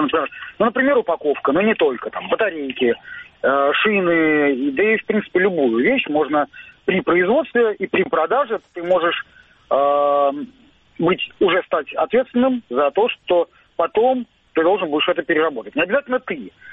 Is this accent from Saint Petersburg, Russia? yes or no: yes; Saint Petersburg, Russia; Знаете, у нас, я из Санкт-Петербурга, нам очень повезло